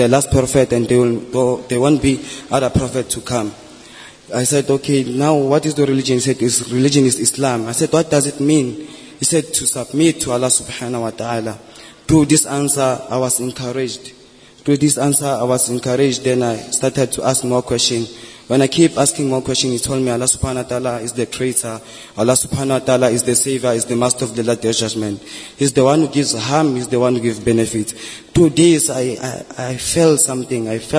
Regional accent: Johannesburg, Gauteng, South Africa; also born or lived in Tandi; I was born in Tandi. I grew up in Johannesburg.

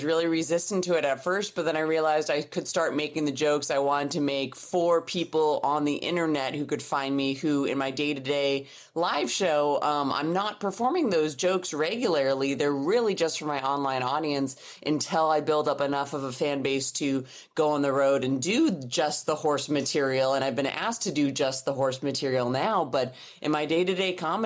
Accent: Seattle, Washington, United States; Seattle, Washington.

